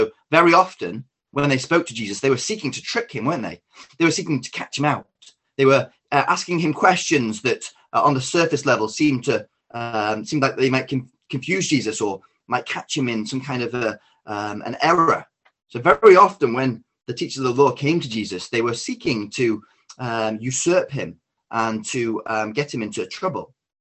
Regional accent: Stockport, North West England, United Kingdom; I'm born and raised in Stockport. My family are all from Greater Manchester

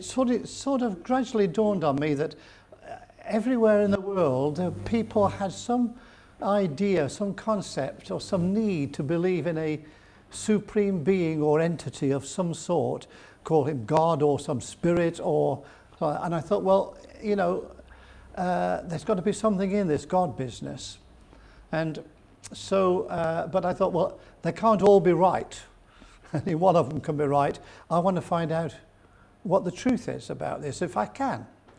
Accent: Coventry, West Midlands, United Kingdom; I lived in Coventry. I was born in Coventry while the German bombs were falling in 1940 on the city, flattening the city centre and the cathedral. And I grew up there, went to school there.

